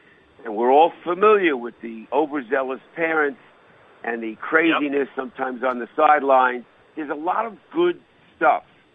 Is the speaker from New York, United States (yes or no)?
yes; New York, United States; accent: New York; I'm a little under the weather today with a cold, so if I sound a little nasally, it's besides my New York accent.